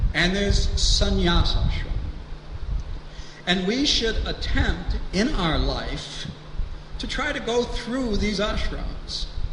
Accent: United States; I was born and raised in America.

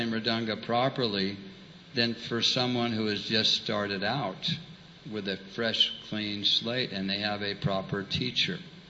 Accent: United States; born there; Now, I was born in the West, and in the very prestigious and exalted country called America.

